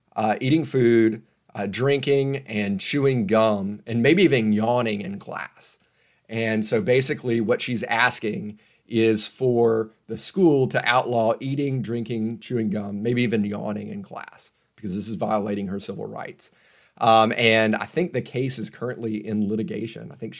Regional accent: the South, United States; accent: Southern; I think sort of with my Southern accent and the way I've heard it pronounced before, I go with misophonia

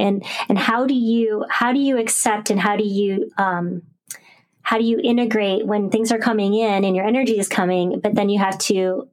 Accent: Sandusky, Ohio, United States; I was born and raised in Sandusky, Ohio, which is on Lake Erie. So I experienced the density of it, and I was drawn to move to the coast.

